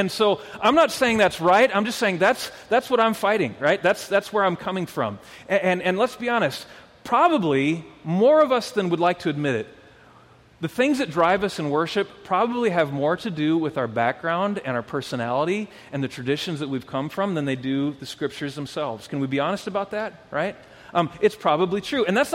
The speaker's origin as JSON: {"language": "English", "region": "Wisconsin", "country": "United States", "tie": "born or raised there", "said": "I think it also has something to do with the state that I came from. I grew up in Wisconsin."}